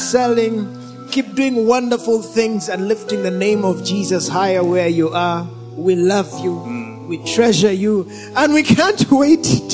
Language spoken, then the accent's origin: English; Kenya; We come from Kenya.